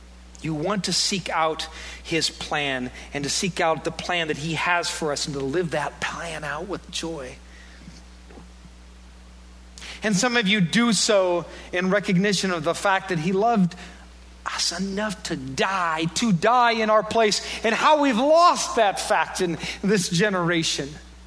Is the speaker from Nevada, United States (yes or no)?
no; Iowa, United States; I'm from Iowa. I'm just a farm kid from Iowa.